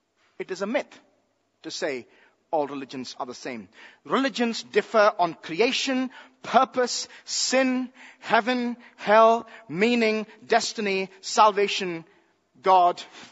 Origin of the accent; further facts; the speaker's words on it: India; I've heard this 1,000 times growing up in India.